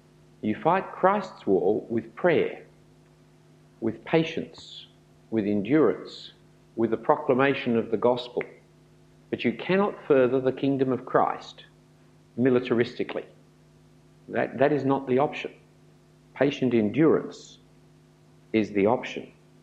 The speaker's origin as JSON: {"language": "English", "country": "Australia", "said": "I have a deep down cynical suspicion, which comes from being an Australian"}